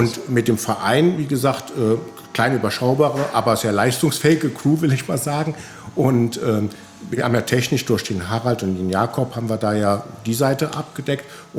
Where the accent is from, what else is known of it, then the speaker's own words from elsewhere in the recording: Neuwied, Rhineland-Palatinate, Germany; born there; Absolut und ich bin gebürtiger Neuwieder